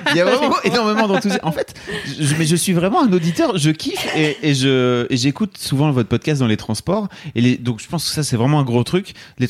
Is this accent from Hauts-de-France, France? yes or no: yes; Neuville-en-Ferrain, Hauts-de-France, France; Moi, je viens de Neuville-en-Ferrin dans le 59.